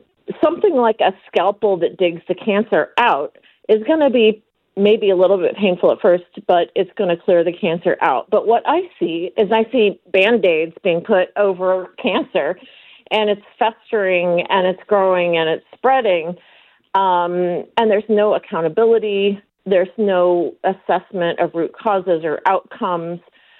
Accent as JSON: {"language": "English", "town": "Detroit", "region": "Michigan", "country": "United States", "tie": "born there", "said": "I was born in Detroit, so I'm not a native of Connecticut"}